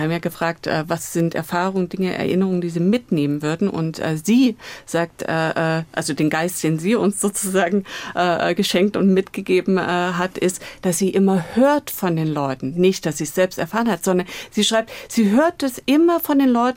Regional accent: East Germany, Germany; wo ich in den letzten Jahren allein als Ostdeutsche so stellvertretend auf dem Podium gesessen habe

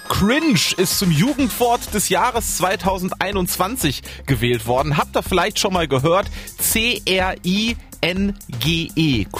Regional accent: Bielefeld, North Rhine-Westphalia, Germany; Arminia Bielefeld natürlich. Meine Heimatstadt.

